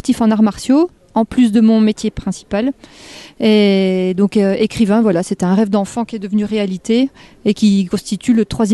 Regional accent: Effin, Bourgogne-Franche-Comté, France; je suis originaire d'Effin, à côté de Morteau, comme 90% des … de la région.

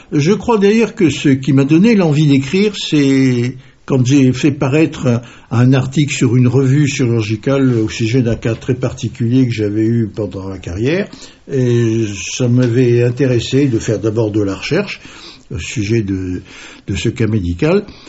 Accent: Paris, Île-de-France, France; also born or lived in Normandy; je me considère maintenant bien imprégné et parfaitement Bourguignon. Mais en fait, j'ai passé toute mon enfance en Normandie et surtout en région parisienne, à Paris même d'ailleurs.

